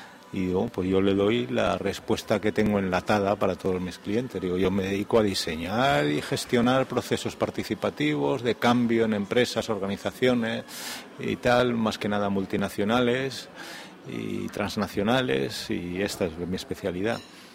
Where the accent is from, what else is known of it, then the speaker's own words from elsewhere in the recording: Madrid, Community of Madrid, Spain; born there; moved away as an adult; also born or lived in Sweden; No, yo nací en Madrid, pero me fui a los 21 años, me fui a Suecia con billete de ida y 25.000 pesetas de las de entonces en el bolsillo, o sea que yo ya sabía que iba para quedarme. Y sí, ahí me quedé 32 años